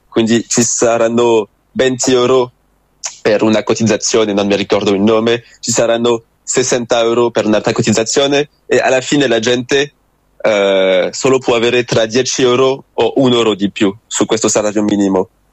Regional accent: Saint-Nazaire, Pays de la Loire, France; Italian is a second language; nel mio paese vicino a Nantes, a Saint-Nazaire

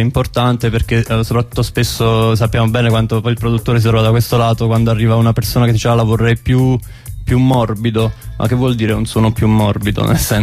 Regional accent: Basilicata, Italy; siamo cresciuti entrambi in Basilicata, nel suo paesino, entrambi da famiglie campane

